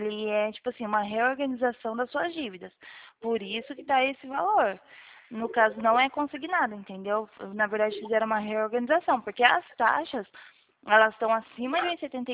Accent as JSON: {"language": "Portuguese", "town": "São Roque", "region": "São Paulo", "country": "Brazil", "said": "Eu sou de São Roque."}